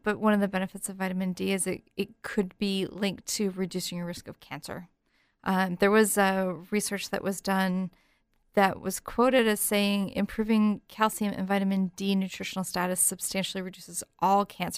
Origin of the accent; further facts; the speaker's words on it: New Hampshire, United States; I think we do, you know, but yet we still live in New Hampshire. You and I were both born and raised here.